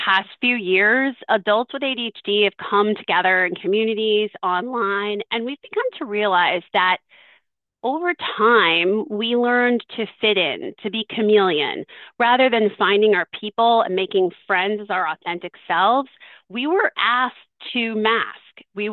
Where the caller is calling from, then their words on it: Concord, Massachusetts, United States; I'm joining you from Concord, Massachusetts